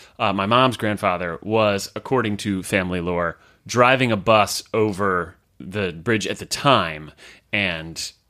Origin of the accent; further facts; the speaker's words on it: Florida, United States; I'm from Florida as